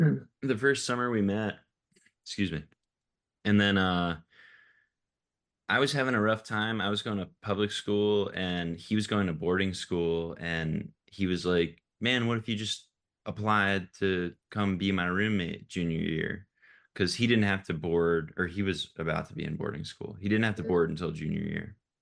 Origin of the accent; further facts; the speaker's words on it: Glen Mills, Pennsylvania, United States; We grew up in Glen Mills, Pennsylvania, and then our boarding school was in Westchester, which was only 15 minutes away